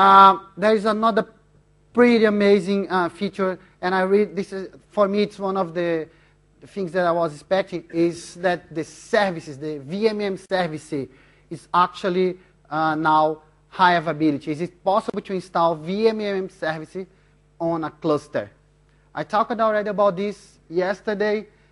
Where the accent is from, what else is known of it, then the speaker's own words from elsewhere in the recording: Brazil; English is a second language; now in Sydney, Australia; I'm from Brazil. I live in Australia for almost three and a half years already, in Sydney.